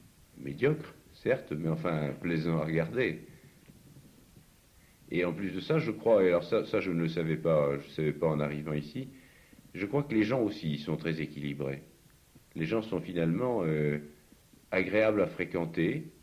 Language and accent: French; Amiens, Hauts-de-France, France; Je suis originaire d'Amiens, dans la Somme, et c'est une ville que je trouvais grise